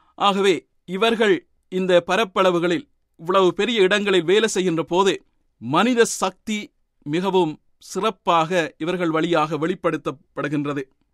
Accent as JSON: {"language": "Tamil", "region": "Eastern Province", "country": "Sri Lanka", "tie": "born there", "said": "நான் ஒரு கிழக்கு மாகாணத்தில் பிறந்தவன் என்பதால் என்னுடைய பிறப்பு இடத்திலிருந்து"}